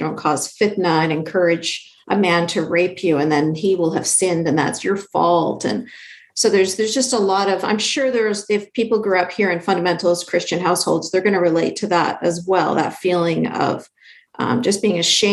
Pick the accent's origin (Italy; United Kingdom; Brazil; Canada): Canada; So I grew up in Canada, so secular, free country, but I grew up under a little bubble of Sharia